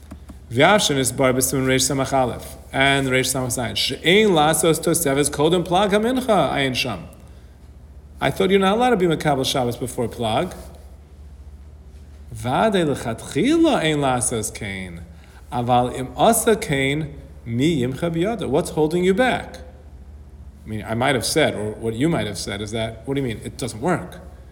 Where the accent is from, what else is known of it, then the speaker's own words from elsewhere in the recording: New York, United States; I grew up in Flatbush